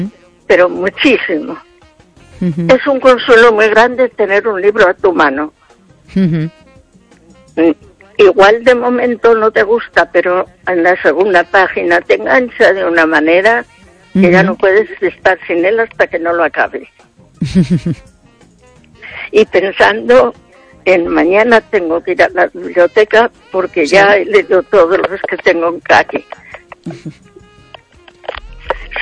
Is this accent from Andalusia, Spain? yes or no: no; Castile and León, Spain; moved away; Zamora. De Zamora, de un pueblecito pequeño.